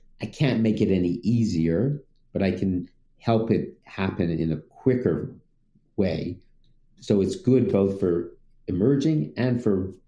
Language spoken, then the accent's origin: English; Montreal, Quebec, Canada; I'm from Canada, from Montreal